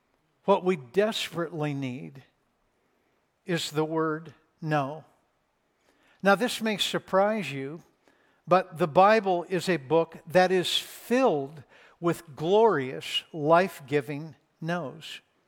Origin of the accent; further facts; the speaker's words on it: Los Angeles, California, United States; I'm born and raised in Los Angeles, the city of lotions and fragrances.